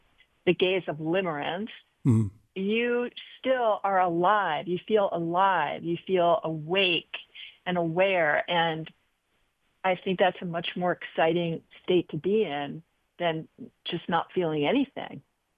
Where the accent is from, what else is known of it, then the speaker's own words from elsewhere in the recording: New York City, New York, United States; You know, I was growing up in New York City